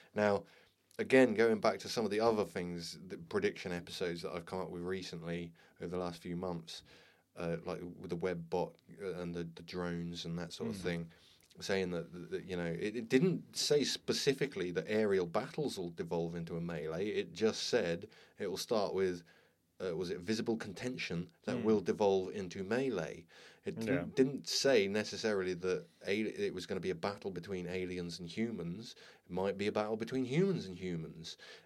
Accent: Ludlow, West Midlands, United Kingdom; my best mate back in Ludlow, my hometown, his birthday was the 28th of May.

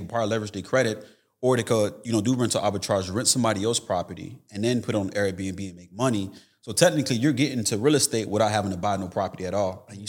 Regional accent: Tampa, Florida, United States; I've been an entrepreneur well over 10 years. I'm actually here from Florida, Tampa, Florida.

